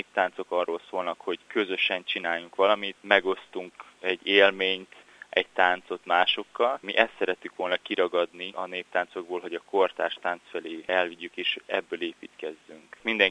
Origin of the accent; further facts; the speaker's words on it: Zakarpattia Oblast, Ukraine; now in Hungary; Én Ukrajnában születtem, Kárpátalján. Ott kezdtem el így kicsibe táncolni, de igazából Magyarországon, amikor elkezdtem néptáncolni